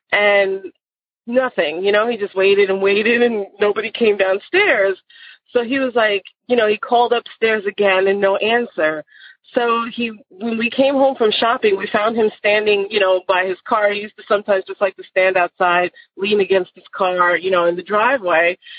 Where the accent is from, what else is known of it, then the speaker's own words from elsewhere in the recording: Long Island, New York, United States; that happened to me growing up in Long Island, New York.